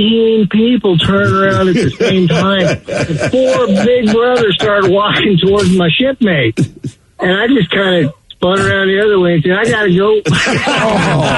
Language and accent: English; Idaho, United States; Little background, I'm from Lily White, Idaho. Did not grow up with any black people at all.